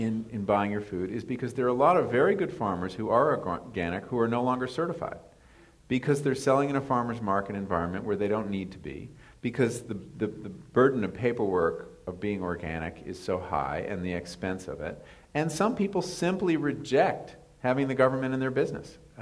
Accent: New England, United States

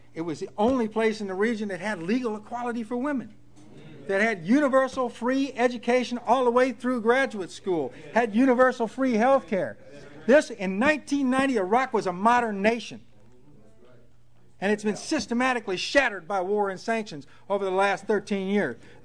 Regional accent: the South, United States; I'm from the South. How many folks from the South here?

